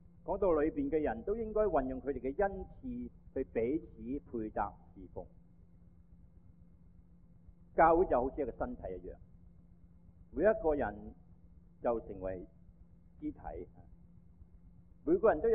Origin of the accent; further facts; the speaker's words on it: Guangdong, China; accent: Cantonese; 我们中国人